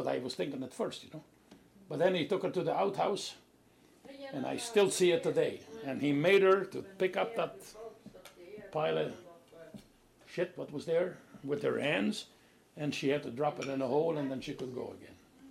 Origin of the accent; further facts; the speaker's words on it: Ukraine; moved away; also born or lived in Germany; All I've seen in 1940, when we came from Ukraine to Germany, we were still in camp.